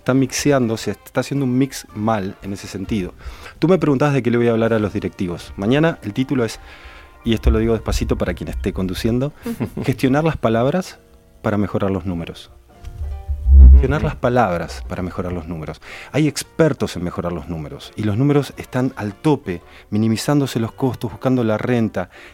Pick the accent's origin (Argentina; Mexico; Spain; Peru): Argentina; now in Chile; yo en este momento soy argentino, pero vivo en Chile en este minuto